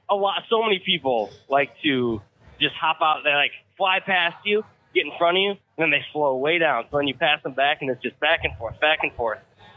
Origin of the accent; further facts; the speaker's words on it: Illinois, United States; Yes. I'm from Illinois, northern Illinois. I'm about 90 miles west of Chicago.